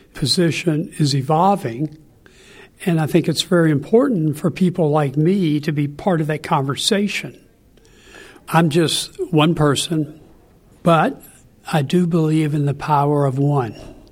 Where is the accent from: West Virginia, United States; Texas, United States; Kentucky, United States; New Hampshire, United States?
Kentucky, United States; I grew up in Kentucky. As they say in Kentucky, there's only three things you can do: coal mine, moonshine, or get on down the line.